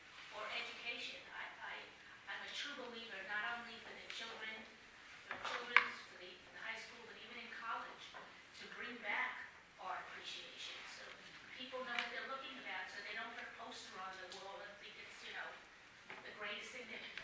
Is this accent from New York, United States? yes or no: yes; Long Island, New York, United States; When I was growing up on Long Island, and we didn't know about life.